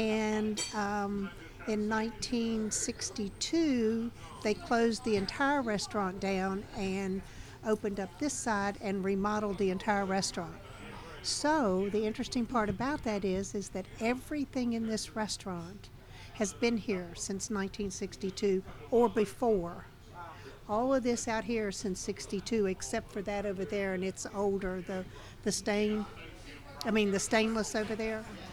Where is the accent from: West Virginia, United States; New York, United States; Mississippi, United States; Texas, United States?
West Virginia, United States; Huntington; born there; And I was born in Huntington, West Virginia. And I was born in December the 23rd, 1940.